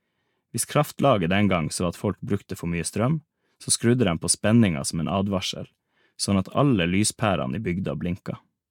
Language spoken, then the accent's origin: Norwegian; Finnmark, Norway; Hvis du skal fra Pasvikdalen, der jeg vokste opp, til Gaudageinu, kjører du i 5 timer vest i luftlinje.